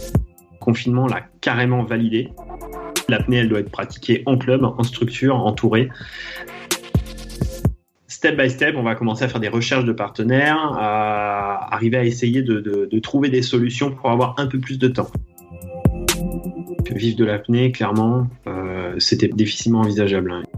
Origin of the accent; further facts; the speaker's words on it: Thonon-les-Bains, Auvergne-Rhône-Alpes, France; ma spécificité, c'est que j'ai évolué entre lac et montagne. En fait, je suis né à Thonon-les-Bains au bord du lac Léman et j'évolue en Haute-Savoie.